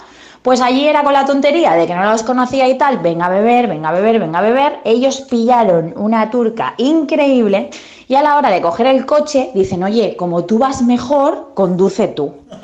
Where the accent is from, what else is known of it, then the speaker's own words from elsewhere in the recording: Barcelona, Catalonia, Spain; oye, que quiero salir de fiesta, que soy de Barcelona